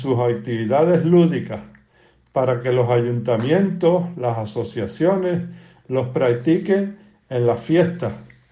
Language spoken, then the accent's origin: Spanish; Agaete, Canary Islands, Spain; que yo practicaba en mi pueblo, Agaete, que se jugaban en otros municipios de la isla y en otras islas del archipiélago canario